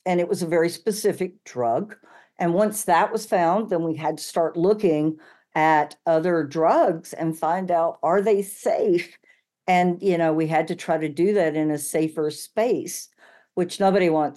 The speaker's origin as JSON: {"language": "English", "region": "North Carolina", "country": "United States", "tie": "born or raised there", "said": "Yeah, growing up in North Carolina, and no offense, I love my home state"}